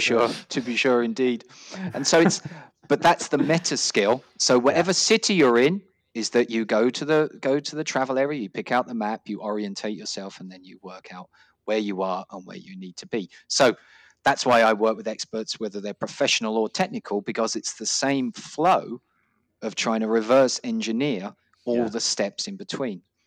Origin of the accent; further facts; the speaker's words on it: Dublin, Leinster, Ireland; also born or lived in London; So I was born in London, but raised in Dublin.